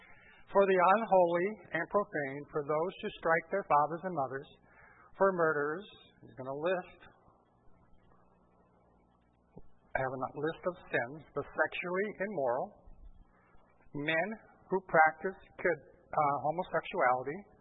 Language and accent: English; Brazil; I grew up in Brazil, and my parents were missionaries.